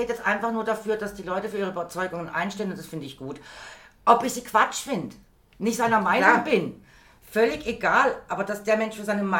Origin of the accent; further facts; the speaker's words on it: Berlin, Germany; Also ich bin ja in Berlin mal aufgewachsen